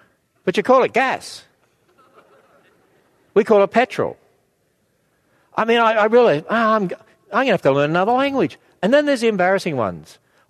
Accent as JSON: {"language": "English", "country": "Australia", "said": "That's because I'm Australian."}